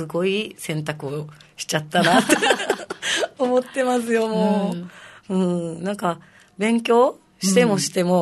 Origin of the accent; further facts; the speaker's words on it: Kadena, Okinawa, Japan; 私もともと嘉手納出身、那覇は全く地元じゃないじゃないですか